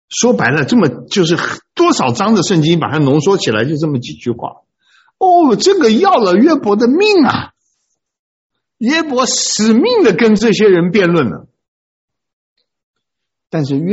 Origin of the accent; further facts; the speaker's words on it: China; 我们中国人的老话说，天有不测风云，人有旦夕祸福